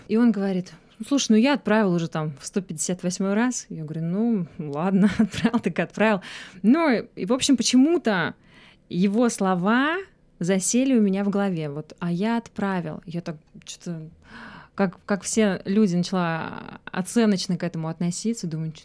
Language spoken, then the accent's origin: Russian; Cheboksary, Chuvashia, Russia; also born or lived in Samara / Moscow; now in Australia; я вообще родом из Чебоксара, он из Самары. Это вообще третий переезд в моей жизни, потому что сначала я переехала в Самару из Чебоксар, потом из Самары в Москву, и вот сейчас в Австралию.